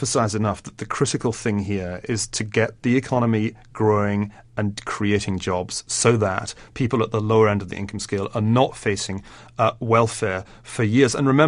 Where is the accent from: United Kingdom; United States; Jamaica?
United Kingdom; Glasgow, Scotland; I come from Glasgow. You know, this is a post-industrial rust belt city. Most people of my generation who didn't get a good education ended up spending their lives on welfare or in jail.